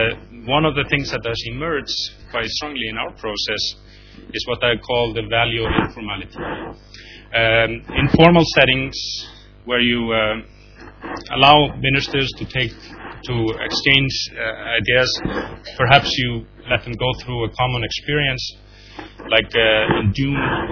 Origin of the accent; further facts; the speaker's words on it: Iceland; I'm from Iceland